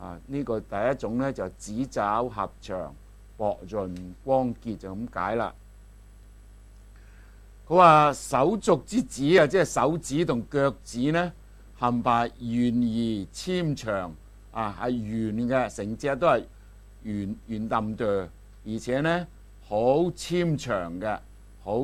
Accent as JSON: {"language": "Cantonese", "region": "Guangdong", "country": "China"}